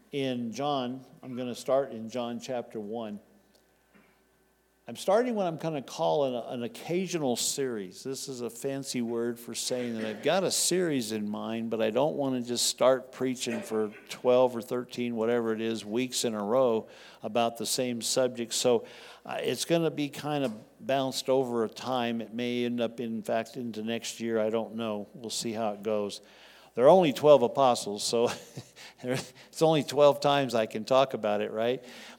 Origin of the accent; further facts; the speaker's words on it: Texas, United States; Remember, I'm from Texas, so we didn't speak much Greek back there.